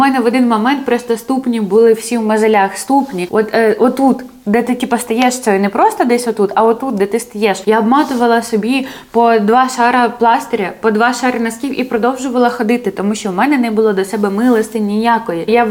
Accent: Mykolaiv, Mykolaiv Oblast, Ukraine; Ми з Миколаєва багато з ким роз'їхались

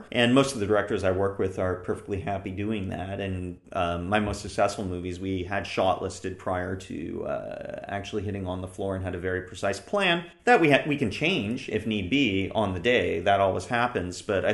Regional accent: Ottawa, Ontario, Canada; Growing up in Ottawa, there was in the suburbs of Ottawa

